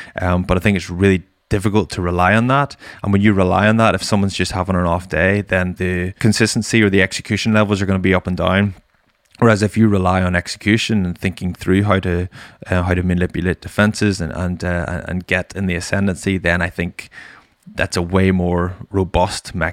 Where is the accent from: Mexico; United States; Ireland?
Ireland; I'm a rugby player, I'm an Irish rugby player, I'm an international